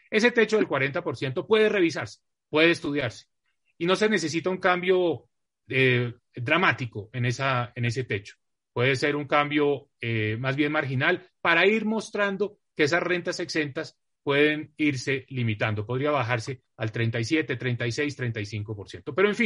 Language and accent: Spanish; Colombia; Algo que ninguno de nosotros como colombianos quiere ver.